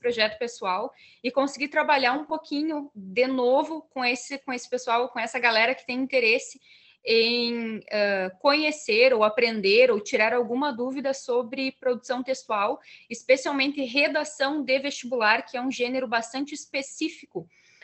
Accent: Espumoso, Rio Grande do Sul, Brazil; mas nunca cheguei em Espumoso, né? Que é de onde eu vim.

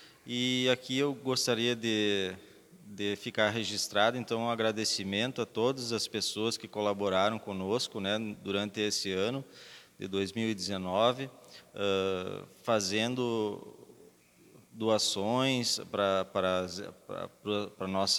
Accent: Itapera, Rio Grande do Sul, Brazil; now in Espumoso, Brazil; Eu venho da cidade de Itapera, não nasci aqui em Espumoso

